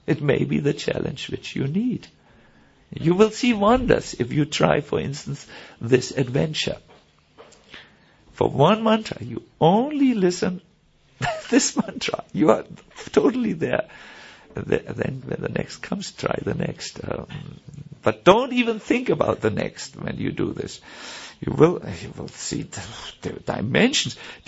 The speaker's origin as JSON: {"language": "English", "country": "Germany", "said": "I'm from Germany, it's not so easy for me to do this, you know."}